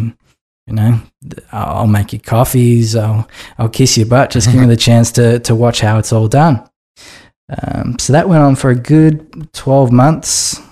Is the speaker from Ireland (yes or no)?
no; Melbourne, Victoria, Australia; I'm based from Melbourne. I'm actually a Melbourne boy through and through.